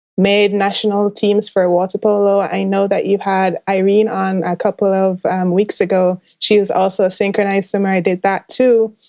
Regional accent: Kingston, Jamaica; So I'm from Kingston, Jamaica, that nice small island that everyone knows for … Usain Bolt and awesome food.

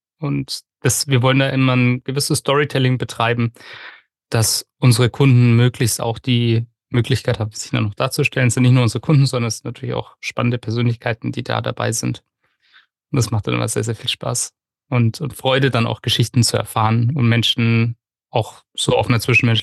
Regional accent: Munich, Bavaria, Germany; Ich befinde mich jetzt gerade im wunderschönen München, tatsächlich meine Heimatstadt, auch die Stadt, in der ich aufgewachsen bin.

